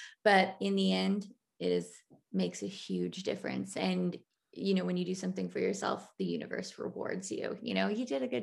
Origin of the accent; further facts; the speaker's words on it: Hudson Bay, Saskatchewan, Canada; I'm from Hudson Bay, Saskatchewan